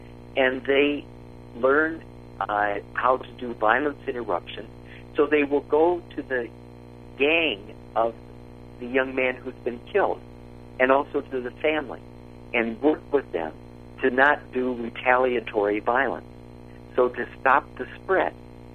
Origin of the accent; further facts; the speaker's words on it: Minnesota, United States; So I come from Minnesota, and the small towns in Minnesota have, for example, grenade launchers and armored personnel carriers.